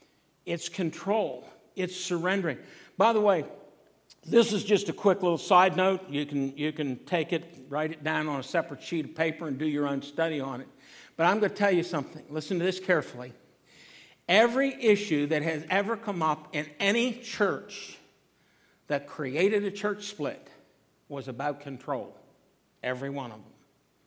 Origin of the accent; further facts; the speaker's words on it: Huntington, United States; Arlene grew up out in Entrecan. I grew up here in Huntington.